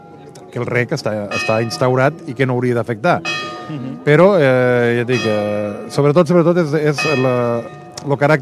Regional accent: la Pobla de Massaluca, Catalonia, Spain; jo saps que soc originari de la Pobla de Massaluca

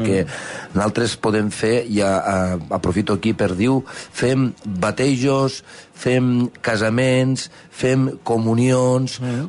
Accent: Flix, Catalonia, Spain; nosaltres sabem que nosaltres som de Flix

